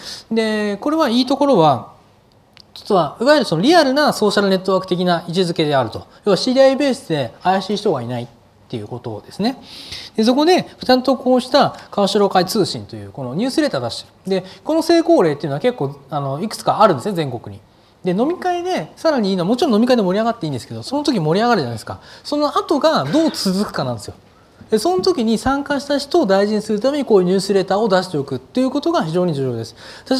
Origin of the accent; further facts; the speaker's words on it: Saitama, Japan; 特に私なんかは埼玉出身だし、